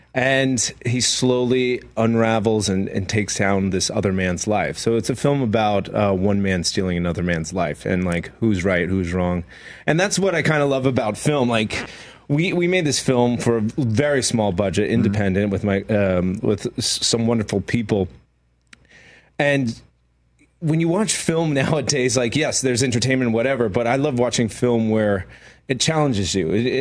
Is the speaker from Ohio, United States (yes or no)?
no; Queens, New York, United States; Like growing up in New York and Queens, you don't have gardens.